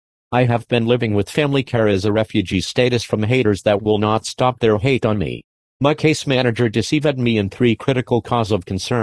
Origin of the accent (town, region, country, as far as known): San Bernardino, California, United States; born or raised there